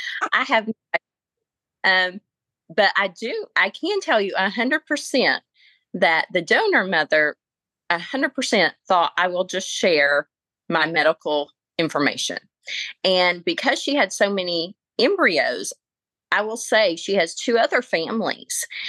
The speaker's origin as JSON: {"language": "English", "region": "the South", "country": "United States", "accent": "Southern", "said": "I remember the first time we talked on the phone, she couldn't get over my Southern accent."}